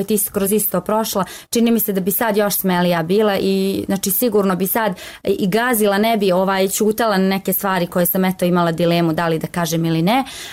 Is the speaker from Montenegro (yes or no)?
no; Novi Pazar, Raška District, Serbia; kod nas u Novom Pazaru kaže se koliko ti je nafake